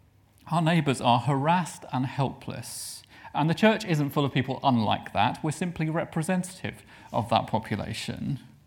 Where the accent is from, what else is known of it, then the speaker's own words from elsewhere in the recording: United Kingdom; And we're British, and that means we have a preference for shallow conversation about the weather and things like that.